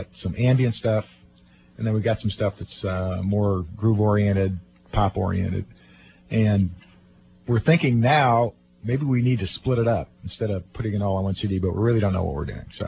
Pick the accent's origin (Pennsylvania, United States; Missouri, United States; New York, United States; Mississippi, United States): Missouri, United States; Kansas City; I'm from Kansas City, Missouri.